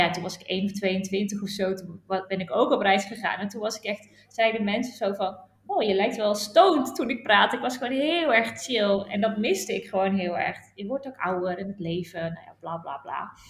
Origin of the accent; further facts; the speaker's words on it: Edam, North Holland, Netherlands; Ik ben 35 jaar. Ik ben single. Nee, dat was denk ik wel duidelijk. En ik ben opgegroeid in Edam. Van de Edammekaar, zeg ik altijd maar. Hele fijne jeugd daar gehad. Heel kleinschalig. Echt heel erg mooie plek.